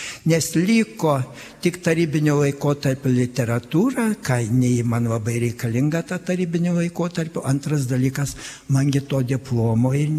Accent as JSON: {"language": "Lithuanian", "town": "Pasvalys", "region": "Panevėžys County", "country": "Lithuania", "lives_now": "Samogitia, Lithuania", "said": "kaip aš atsidūriau Žemaitijoje, būdamas aukštaitis nuo Pasvalio."}